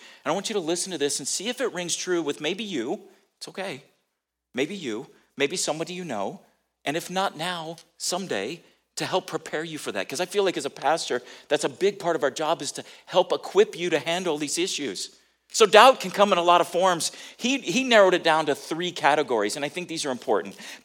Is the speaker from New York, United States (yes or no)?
no; California, United States; now in Missouri, United States; I grew up in California, and we lived in the Pacific too, but earthquakes are pretty common in California. And when I moved here to Missouri